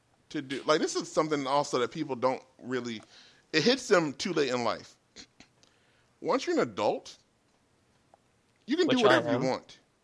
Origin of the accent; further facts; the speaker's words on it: United States; I am from America. So you're telling me the laws of my own country is what you're saying.